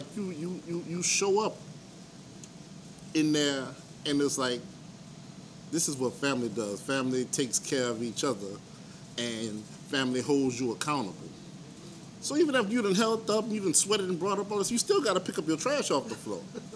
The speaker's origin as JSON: {"language": "English", "town": "New Orleans", "region": "Louisiana", "country": "United States", "also_born_or_lived": "Shrewsbury", "said": "I'm a teaching artist, educator. I'm from New Orleans by way of Shrewsbury."}